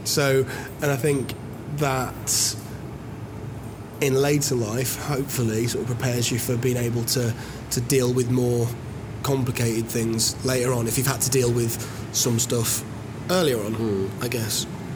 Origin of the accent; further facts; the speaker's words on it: Wolverhampton, West Midlands, United Kingdom; Yeah, so grew up in Wolverhampton in the West Midlands.